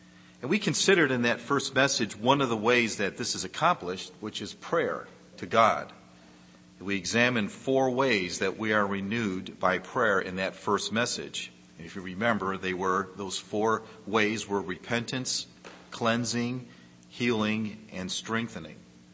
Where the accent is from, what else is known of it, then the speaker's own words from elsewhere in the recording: Detroit, Michigan, United States; It's always nostalgic when I come here because, you know, I'm from the Detroit area.